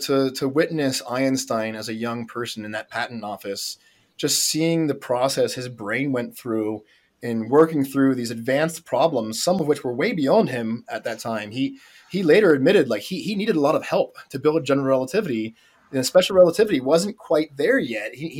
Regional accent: York, Pennsylvania, United States; I grew up in Pennsylvania, in York, Pennsylvania. I grew up pretty close to Philly.

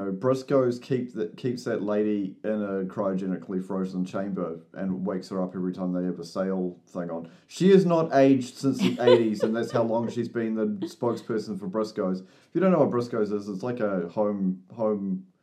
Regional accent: New Zealand; I was just ranting about being a Kiwi, I guess.

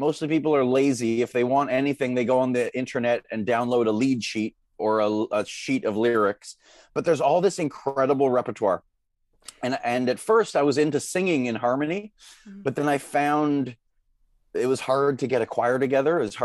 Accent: Chelsea, Quebec, Canada; when I grew up in Ottawa, well, in Chelsea, Quebec, which is just north of Ottawa, we'd go into Temple Israel on the Ottawa side, and we'd go to Hebrew school.

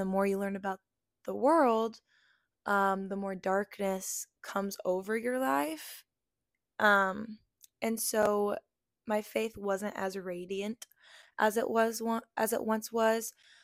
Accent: St. Louis, Missouri, United States; also born or lived in Kirksville; I was born in Kirksville, Missouri, which is a small little town. And only lived there for 3 years. And then I moved here to St. Louis and I've lived here my whole life, ever since.

